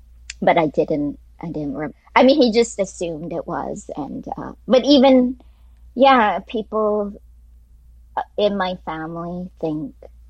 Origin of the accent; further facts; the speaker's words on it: Canada; these stories are Canadian because I'm Canadian.